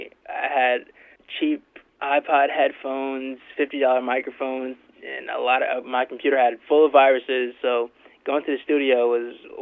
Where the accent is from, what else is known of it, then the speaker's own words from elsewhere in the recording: Poughkeepsie, New York, United States; born there; now in Kingston, United States; No, I was born in Poughkeepsie, but I live here for 4 years now.